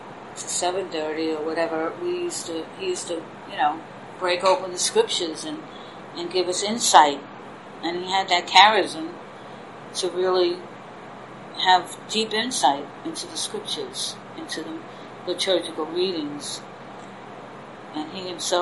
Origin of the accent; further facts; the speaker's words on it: Staten Island, New York, United States; I come from New York, from Staten Island, New York, and New York City.